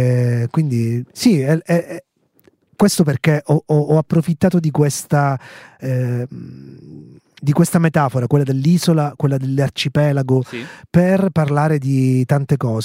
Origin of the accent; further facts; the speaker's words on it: Sicily, Italy; Io comunque sono siciliano, quindi ho l'isola dentro in tutti i sensi.